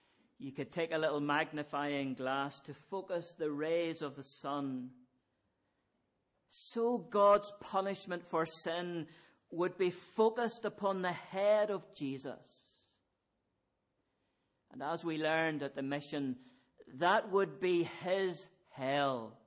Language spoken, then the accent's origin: English; Northern Ireland, United Kingdom; I grew up in County Antrim.